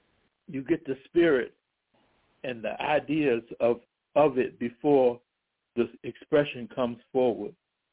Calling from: Jacksonville, Florida, United States; Jacksonville, Florida.

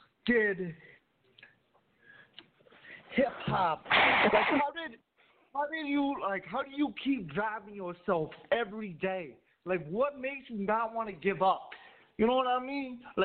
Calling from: West St. Paul, Minnesota, United States; in the building from West St. Paul

